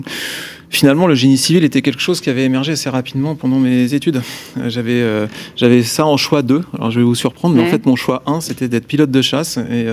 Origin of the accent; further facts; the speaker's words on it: Auvergne-Rhône-Alpes, France; je viens d'une famille d'agriculteurs de Savoie, donc le plancher des vaches, moi, j'assume complètement.